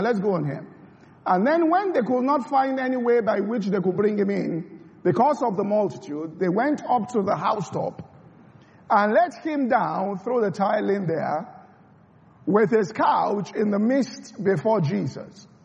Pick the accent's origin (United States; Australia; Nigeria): Nigeria; I looked, a good number of us were Nigerians. We came from Nigeria.